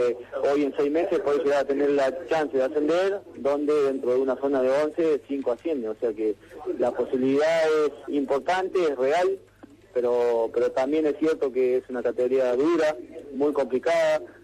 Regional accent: Concepción del Uruguay, Entre Ríos, Argentina; born there; En Concepción del Uruguay, Entre Ríos.

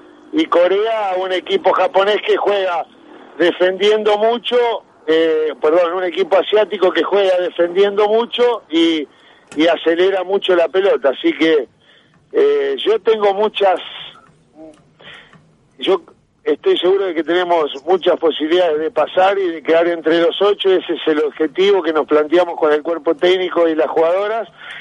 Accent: San Carlos, Santa Fe, Argentina; yo con 44 años, pero siendo santafesino, sancarlino más precisamente

